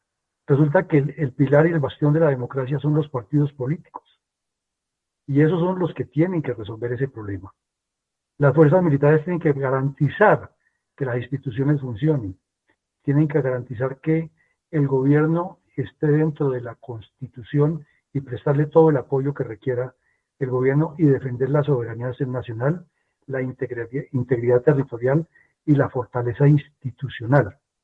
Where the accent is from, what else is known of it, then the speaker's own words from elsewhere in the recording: Colombia; Somos los colombianos los que salimos a las calles